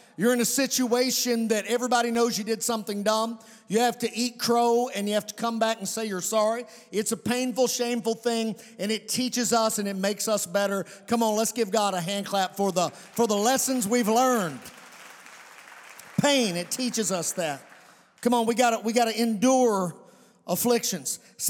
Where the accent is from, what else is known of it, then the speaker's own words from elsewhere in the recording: Kentucky, United States; I'm from Webster County, Kentucky.